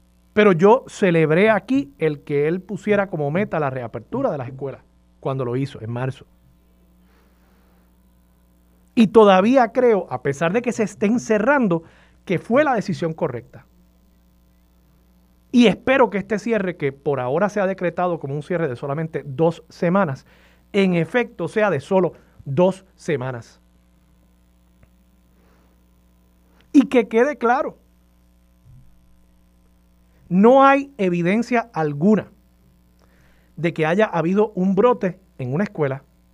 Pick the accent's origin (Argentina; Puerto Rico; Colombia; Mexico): Puerto Rico; Levittown; Levittown, sí. Mi pueblo natal. Y yo sé que Levittown está en Toa Baja, pero ustedes saben que la gente de Levittown nos creemos que Levittown es pueblo. Así que, sí, natal de Levittown.